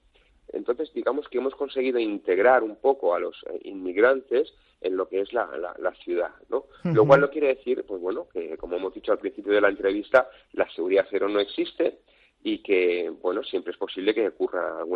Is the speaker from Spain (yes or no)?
yes; Barcelona, Catalonia, Spain; born there; yo vivo en Barcelona, soy nacido en Barcelona, y aquí en Cataluña